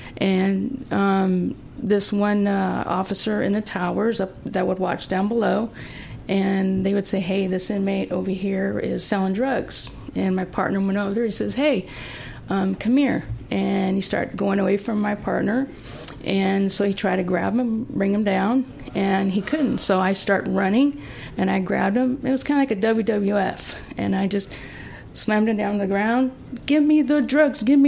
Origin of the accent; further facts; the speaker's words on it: San Francisco, California, United States; also born or lived in Nuremberg, Germany; we moved to California. Born and raised in San Francisco, Northern California. And I came to Southern California in 2008.